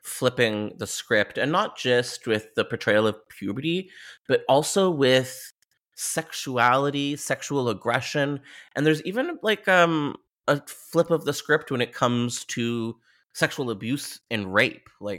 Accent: Ontario, Canada; Something I want to bring up as a Canadian diva is this movie, it just reeks of Southern Ontario Gothic. Like, it's like what you experience in Toronto when you're like growing up in the early 2000s.

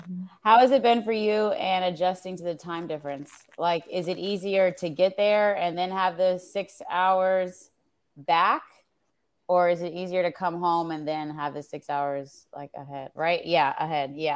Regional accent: United States; So I also feel like as an American, too

